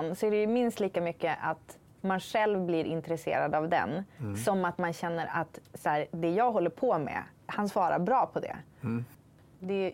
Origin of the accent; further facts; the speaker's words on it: Ytterboda, Västerbotten County, Sweden; Ja, alltså jag kommer från Ytterboda som ligger vid kusten typ 2 mil norr om Umeå.